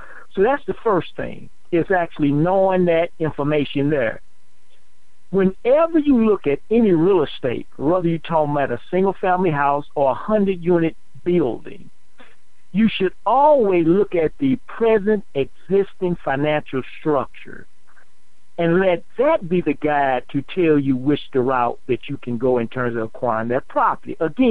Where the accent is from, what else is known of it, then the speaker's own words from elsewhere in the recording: St. Louis, Missouri, United States; also born or lived in California; I relocated from California back to my hometown, which is there in St. Louis.